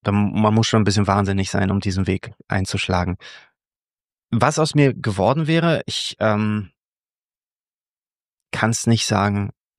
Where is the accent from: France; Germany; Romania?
Romania; Also meine Heimat ist da, wo die Menschen sind, die ich liebe und die mich zurücklieben. Und das, in Rumänien war das so lange so, bis meine Großeltern noch gelebt haben.